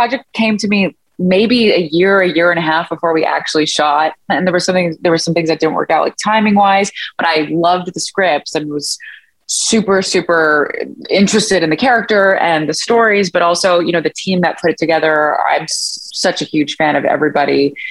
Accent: Montreal, Quebec, Canada; I grew up in Montreal West. My parents still live there.

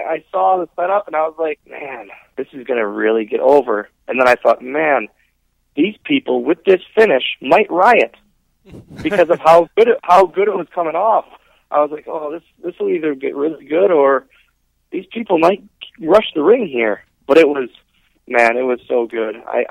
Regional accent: Oshkosh, Wisconsin, United States; Like, there's not much more in Oshkosh, and I never want to go anywhere else. This is my hometown. This is where I'm born and raised.

